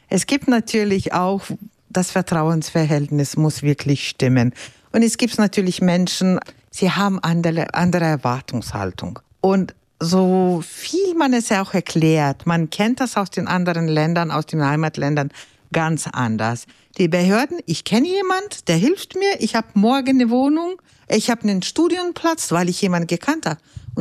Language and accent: German; Lithuania; Ich komme selber ursprünglich aus Litauen. Daher spreche ich mehrere Sprachen natürlich